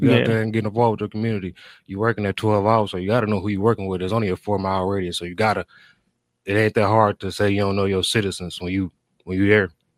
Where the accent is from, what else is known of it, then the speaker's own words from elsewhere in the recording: Muskegon Heights, Michigan, United States; Born and raised in the Heights. I don't know nothing but the Heights City, Muskegon Heights.